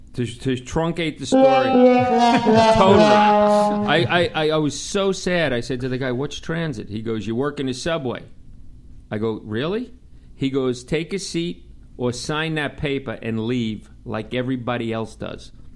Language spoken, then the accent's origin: English; Long Island, New York, United States; So here I was at 21 years old standing in the subway. I'm from Long Island.